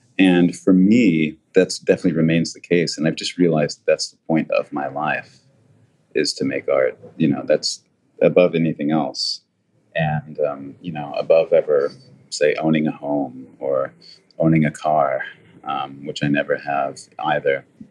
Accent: New York, United States; And that, you know, when people ask me where I'm from, that's what I say. I'm from New York, you know, because that's where I became who I am.

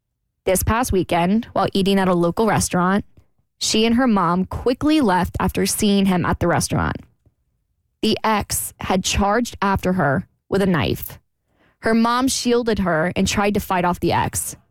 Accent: Jacksonville, Florida, United States; So something really tragic over the weekend, well, last weekend happened in my hometown. So I'm from Jacksonville, Florida.

